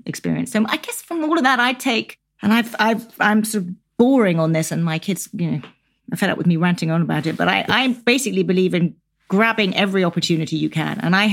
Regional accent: West Midlands, United Kingdom; I grew up in Shropshire, which is a very rural part of England, on a farm kind of in the middle of nowhere.

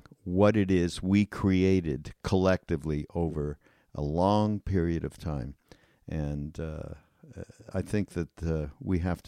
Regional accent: Canada; I'm from Canada, okay, and that's my excuse for looking askance at what's gone on in this country. But I'm a dual citizen

